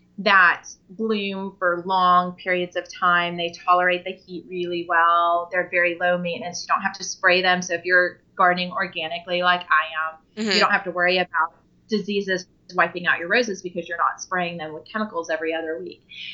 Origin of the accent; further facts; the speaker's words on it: California, United States; You know, I grew up in California, so we went to the corner store.